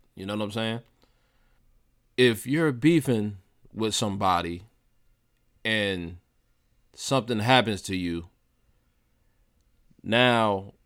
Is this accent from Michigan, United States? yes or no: no; New York, United States; And believe me, I'm from New York, man. So nobody knows this more than me.